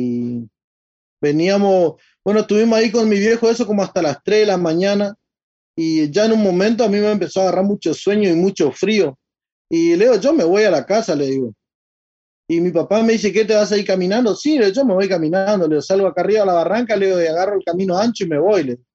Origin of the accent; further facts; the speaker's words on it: El Colorado, Formosa, Argentina; siempre venía un tío de la capital de Formosa a visitarnos en el Colorado, de donde yo soy oriundo.